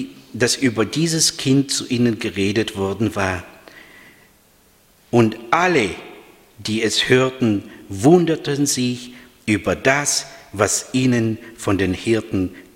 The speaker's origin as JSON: {"language": "German", "country": "Moldova", "tie": "born or raised there", "said": "Und das darf ich so sagen, weil in der Republik Moldau, in Moldawien, in meiner Heimatstadt"}